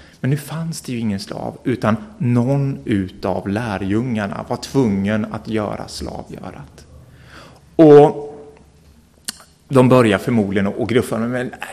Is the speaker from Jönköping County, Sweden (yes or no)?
yes; Mullsjö, Jönköping County, Sweden; now in Linköping, Sweden; Vi kommer ju från Mullsjö allihop, det kanske är logiskt om man är syskon, men hamnat i Linköping hela gänget och bor på varsin ända av stan i varsitt hus.